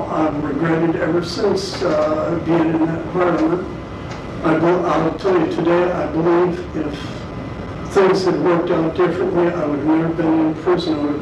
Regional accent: Madison, Wisconsin, United States; I'm from Madison, Wisconsin.

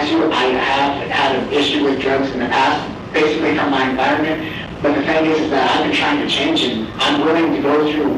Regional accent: California, United States; Honestly, ma'am, I'm not from Phoenix. I came from the Calistoga City, which is up in Mojave County. I'm originally from California.

